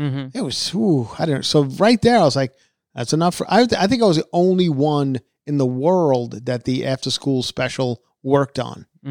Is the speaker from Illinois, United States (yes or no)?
no; New York, United States; accent: Long Island; And I, at that point, my Long Island accent was very thick.